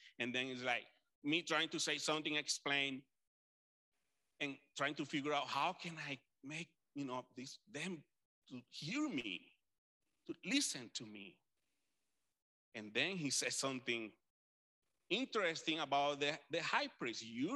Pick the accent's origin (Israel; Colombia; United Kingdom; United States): Colombia; Caribbean coast; I'm from Colombia. And sometimes I am from the area in Colombia where there is this, I think it's just a bad reputation where people from the coast in Colombia, like the Caribbean